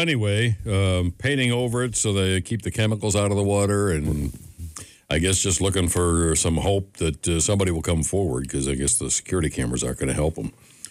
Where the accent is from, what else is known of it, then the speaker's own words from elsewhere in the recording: Cleveland, Ohio, United States; I watched some of my hometown Browns last night NFL Network.